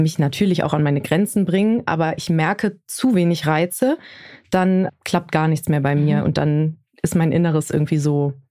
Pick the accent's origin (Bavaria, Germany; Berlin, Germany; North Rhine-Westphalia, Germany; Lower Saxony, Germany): North Rhine-Westphalia, Germany; Aachen; in meiner Heimat in Aachen bin ich eben aufs Land gezogen, ins Grüne, wo es super ruhig ist